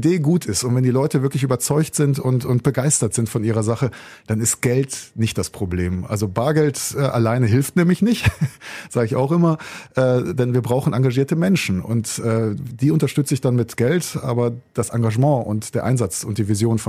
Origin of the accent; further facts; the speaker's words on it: Wuppertal, North Rhine-Westphalia, Germany; Wir haben ja in Wuppertal ja viele verschiedene Kirchengemeinden und Religionsgemeinschaften, aber ich bin aufgewachsen in Wichlinghausen in einer sehr aktiven, engagierten Gemeinde